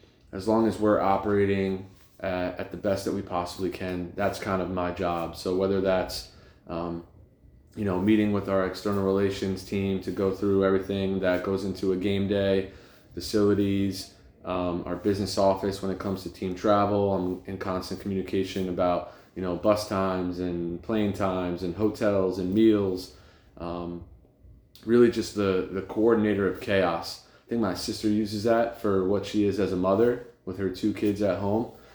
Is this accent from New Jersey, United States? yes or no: yes; New Jersey, United States; I'm from Bergen County, North Jersey. I went to high school at Dumont High School, a small square mile town, about 7 or 8 miles from the George Washington Bridge.